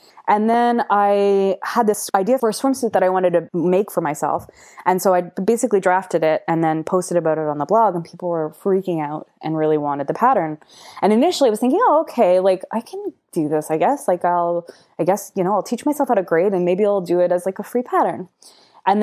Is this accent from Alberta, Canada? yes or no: no; Windsor, Ontario, Canada; accent: flat Midwestern; now in Montreal, Canada; I am based out of Montreal, but I'm originally from Windsor, Ontario. So I may have a bit of a flat Midwestern accent, which came from growing up across the border from Detroit. But I've been in Montreal for 14 years now. So I'm basically a Montrealer.